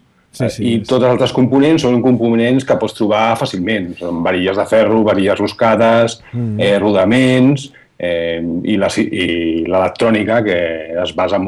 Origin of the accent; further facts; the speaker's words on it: Barcelona, Catalonia, Spain; now in Valencia, Spain; Sí, estic vivint a València ara mateix. Ah, som de Barcelona, però visc a València.